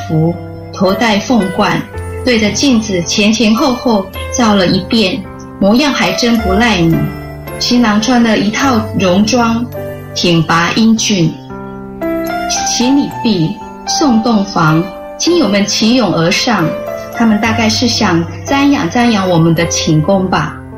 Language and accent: Chinese; Taiwan; 我是台湾人呢